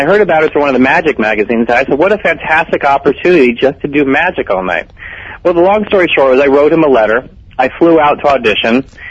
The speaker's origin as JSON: {"language": "English", "town": "Tucson", "region": "Arizona", "country": "United States", "tie": "born or raised there", "said": "I grew up in Tucson, Arizona."}